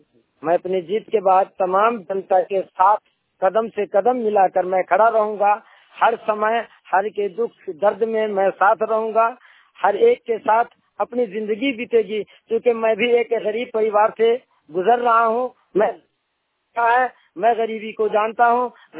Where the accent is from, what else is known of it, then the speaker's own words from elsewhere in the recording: Sirahi, Bihar, India; मैं सिराही गांव का रहने वाला हूँ।